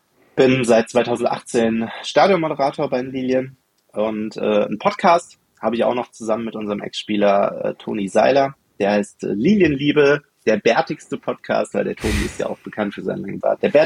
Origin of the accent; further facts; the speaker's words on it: Darmstadt, Hesse, Germany; Ja, ich komme gebürtig aus Darmstadt, bin da aufgewachsen, bin jetzt mittlerweile 33 auch schon.